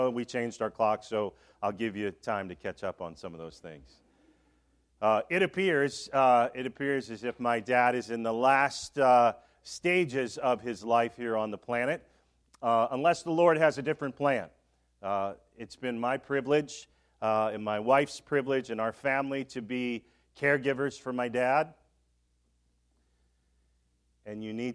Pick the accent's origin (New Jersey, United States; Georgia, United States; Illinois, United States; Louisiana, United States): Illinois, United States; Chicago; I grew up in Chicago.